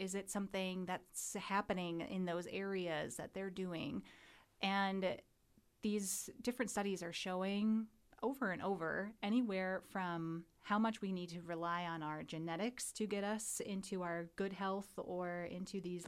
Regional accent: Wisconsin, United States; also born or lived in Texas; now in Nashville, United States; So I am originally from Wisconsin.

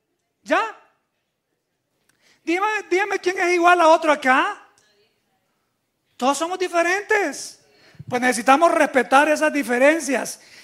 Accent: Volcán, San Salvador, El Salvador; born there; como por desde Volcán de San Salvador, que fue donde yo nací

